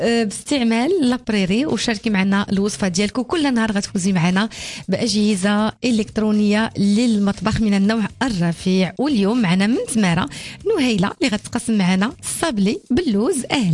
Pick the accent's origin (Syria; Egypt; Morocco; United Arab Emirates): Morocco; شنو اخبار القليب ديالنا المغاربه؟ حنا صحه القلب عندنا في المغرب